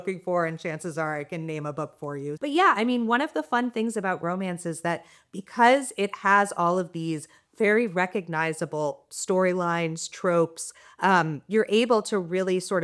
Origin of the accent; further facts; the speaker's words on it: Keene, New Hampshire, United States; I grew up in Keene, New Hampshire, which is a small town kind of right on the border by Vermont.